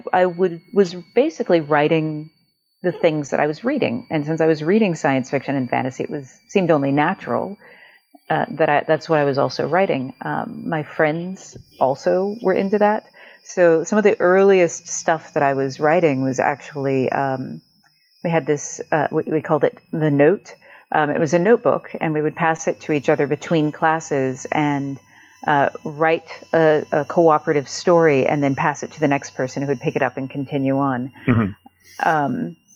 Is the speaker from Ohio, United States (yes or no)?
no; North Carolina, United States; So I grew up in North Carolina.